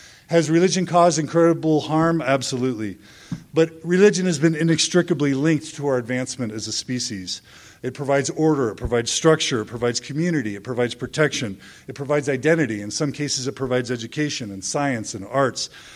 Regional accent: Guatemala; moved away; But I'm from Guatemala. I came and I benefited from the perpetual education fund.

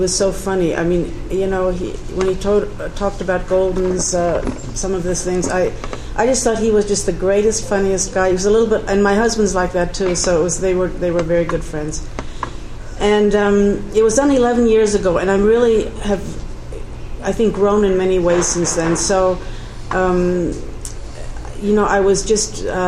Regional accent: Germany; moved away; I came from Germany. I was a blank slate as far as Mormonism goes.

